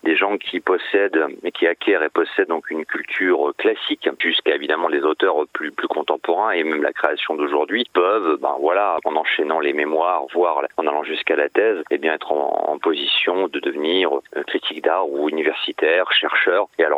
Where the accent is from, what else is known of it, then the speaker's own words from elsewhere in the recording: Reims, Grand Est, France; also born or lived in Paris; Moi, je suis originaire de Champagne et de Reims, plus précisément. Voilà, j'ai vécu les 4 ou 5 dernières années à Paris, enfin du moins avant mon installation, encore toute récente, ça fait à peu près 2 ans.